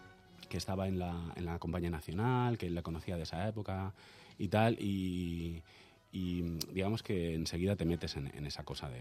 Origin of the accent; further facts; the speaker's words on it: Madrid, Community of Madrid, Spain; born there; Pues nací en Madrid.